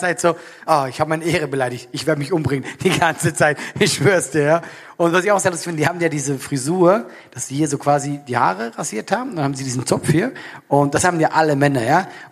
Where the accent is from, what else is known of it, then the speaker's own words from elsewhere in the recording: Switzerland; born there; ich bin in der Schweiz geboren.